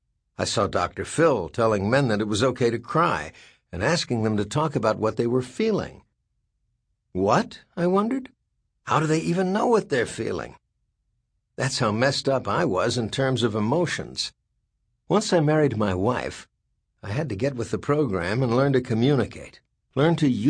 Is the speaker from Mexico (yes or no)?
yes; Mexico; Growing up in Mexico, I was taught that only women can have emotions.